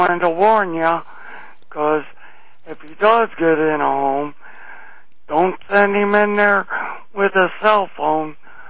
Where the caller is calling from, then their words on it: St. Charles, United States; from St. Charles.